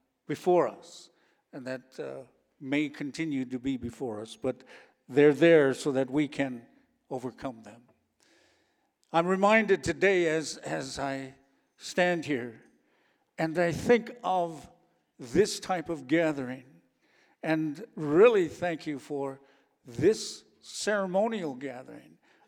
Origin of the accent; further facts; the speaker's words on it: South Dakota, United States; I come from the Yankton Reservation. I am the leader of that tribe, the chairman.